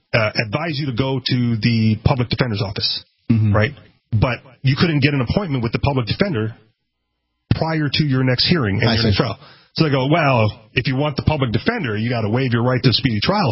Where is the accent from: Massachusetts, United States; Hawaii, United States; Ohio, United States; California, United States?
Hawaii, United States; Again, I grew up in Hawaii, and I don't know what it was specifically, but I know Hawaii had like